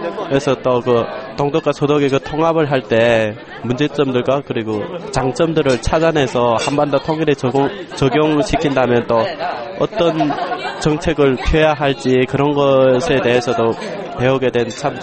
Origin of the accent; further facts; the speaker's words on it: North Korea; now in South Korea; 저희가 뭐 물론 그 땅에서 태어나고 그 땅에서 살다가 왔지만